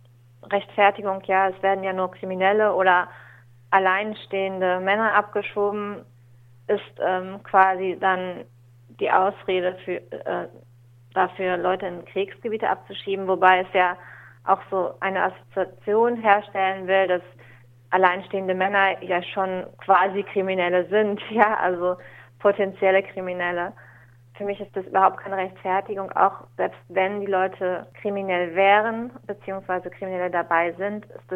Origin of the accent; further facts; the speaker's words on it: Germany; Ich bin dann quasi als Deutsche mehr oder weniger Unterstützerin